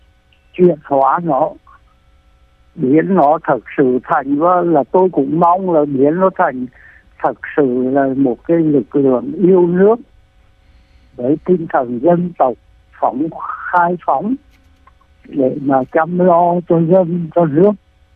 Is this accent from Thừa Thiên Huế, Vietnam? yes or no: yes; Huế, Thừa Thiên Huế, Vietnam; Thì là tôi là dân Huế, sinh trưởng trong một cái gia đình cũng là quý tộc nhỏ.